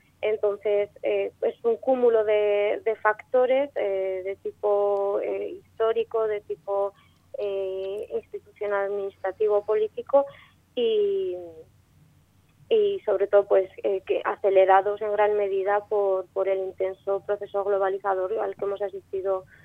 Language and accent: Spanish; Aragon, Spain; first language Aragonese; desde mi infancia he tenido muchísimo vínculo hacia la lengua aragonesa, que es la que considero como mi primera lengua.